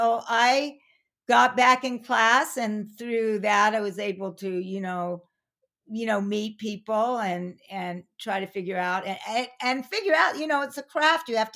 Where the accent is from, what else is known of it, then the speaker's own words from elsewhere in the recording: Arcadia, California, United States; also born or lived in Pasadena; Yeah. I grew up in Arcadia. I was born in the hospital. I was born in Pasadena.